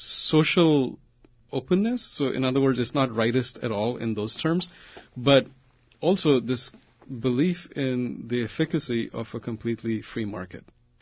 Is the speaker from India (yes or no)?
yes; India; I'm from India, and we were the early victims of the corporate impulse